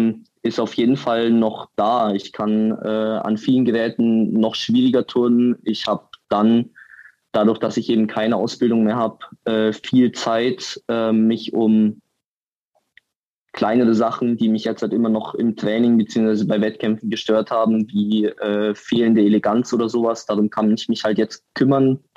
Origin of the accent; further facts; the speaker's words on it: Munich, Bavaria, Germany; Das ist Hammer, dass wir ein Multisport-Event in praktisch meiner Heimatstadt haben.